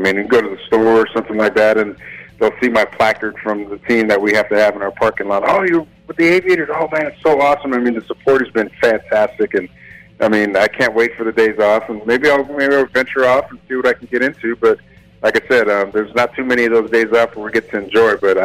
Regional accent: California, United States; now in Summerlin, United States; I really love it out here in Summerlin. I'm from California, so I've been to Vegas a lot.

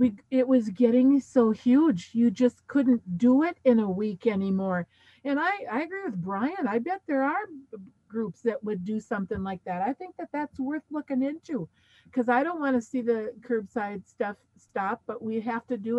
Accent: Fargo, North Dakota, United States; now in Jamestown, United States; I was born and raised in Fargo and we had that all the time.

